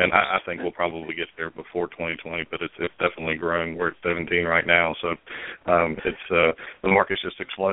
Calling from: Knoxville, Tennessee, United States; I'm calling from Knoxville, yes, sir.

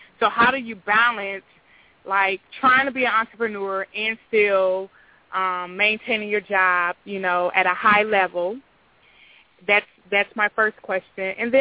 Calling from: Milwaukee, Wisconsin, United States; I am calling from the Milwaukee area.

